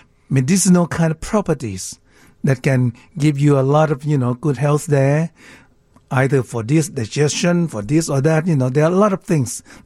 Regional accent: Thailand; moved away as an adult; now in Chicago, United States; I'm from Thailand.

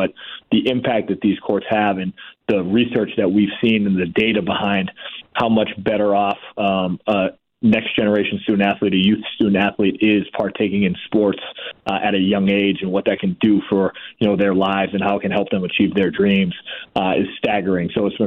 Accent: Boston, Massachusetts, United States; I grew up in Boston where they, you know, supposedly have great fans, but don't hold the candle to ours.

